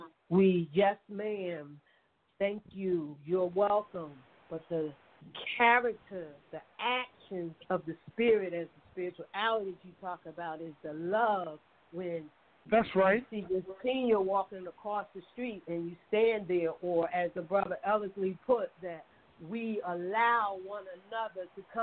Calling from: Gastonia, North Carolina, United States; I'm calling from Gastonia.

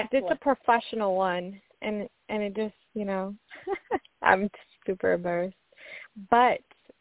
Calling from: Washington, United States; I'm calling from Washington State.

